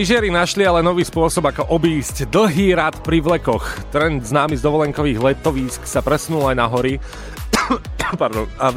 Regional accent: Košice, Košice Region, Slovakia; ktorá je na Košiciach, na mojom rodnom meste. Milujem východ.

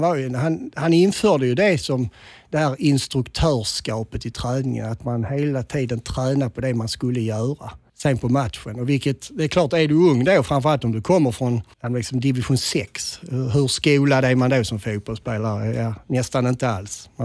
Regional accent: Köpingebro, Skåne, Sweden; Jag var från Köpingebro som var en liten ort utanför Svenstorp.

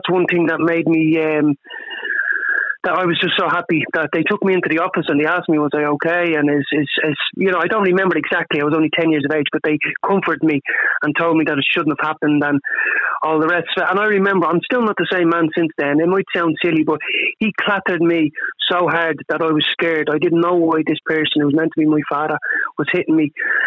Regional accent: Dublin, Leinster, Ireland; I grew up in Dublin 13

